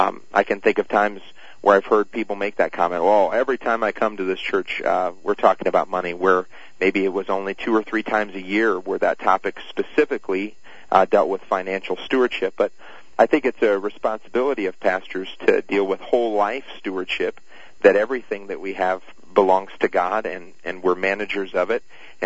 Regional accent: Edwardsville, Illinois, United States; Yeah, I grew up near St. Louis too, in Edwardsville, Illinois.

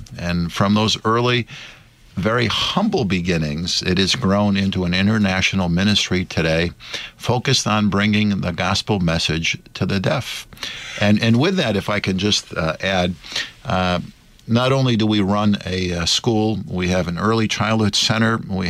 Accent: East Coast, United States; Yeah, we're from the East Coast. We have a little different slang.

